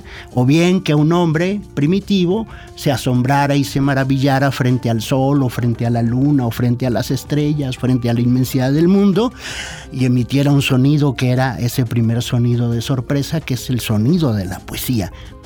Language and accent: Spanish; Los Mochis, Sinaloa, Mexico; yo la tuve desde niño, ¿no? Con el Cerro de la Memoria en mi pueblo, en Los Mochis, Sinaloa.